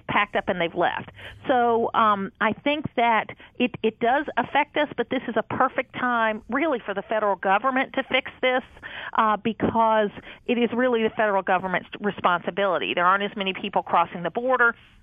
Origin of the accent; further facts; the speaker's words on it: Gainesville, Georgia, United States; I'm from Gainesville